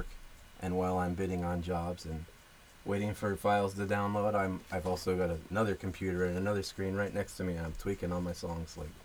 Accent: Sacramento, California, United States; also born or lived in Oregon; I grew up in Sacramento up to that point in Natomas, North Highlands, where school was kind of scary sometimes.

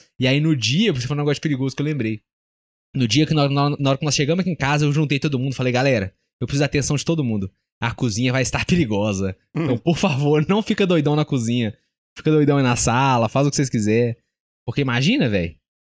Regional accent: Minas Gerais, Brazil; Aí você falou minha língua, sou mineiro.

